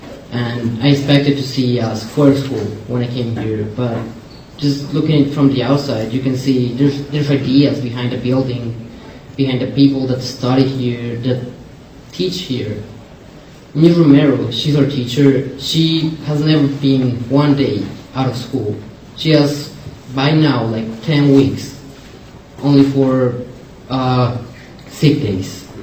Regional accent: Colombia; now in United States; I'm from Colombia, and I'm an exchange student.

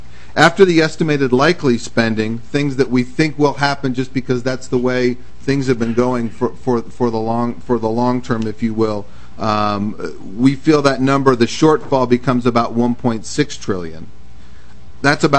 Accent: Los Angeles, California, United States; moved away as an adult; now in Washington, United States; I grew up in Los Angeles, where we were number one for a long time. Finally, 25 years after being in D.C., I'm back to number one.

